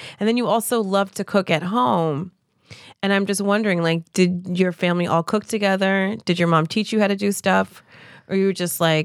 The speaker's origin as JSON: {"language": "English", "region": "New Jersey", "country": "United States", "said": "I'm from Jersey."}